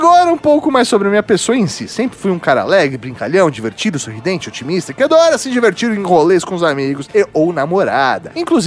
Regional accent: Sorocaba, São Paulo, Brazil; born or raised there; also born or lived in Maceió

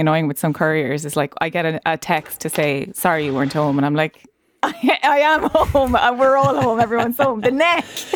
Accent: Ireland; Yeah, it's a central part of our history as Irish people.

